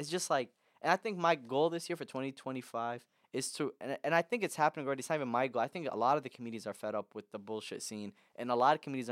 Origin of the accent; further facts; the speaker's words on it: Rockford, Illinois, United States; also born or lived in Iraq; Like, I'm from Iraq originally. You know what I mean? Like, I grew up Rockford, grew up in, like, started my comedy in Chicago.